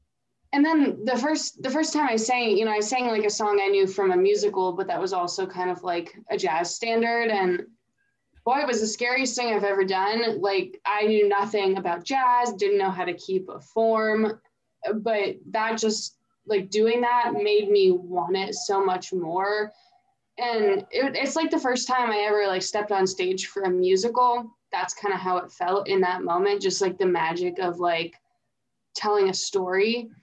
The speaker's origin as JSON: {"language": "English", "town": "Pittsburgh", "region": "Pennsylvania", "country": "United States", "said": "I'm from Pittsburgh, so it was just far away enough from my hometown that my parents wouldn't, you know, come visit every weekend"}